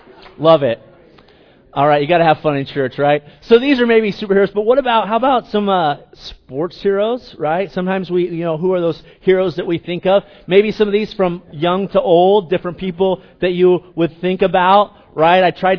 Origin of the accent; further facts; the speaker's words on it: Eugene, Oregon, United States; But, sorry, I grew up in Eugene, all right?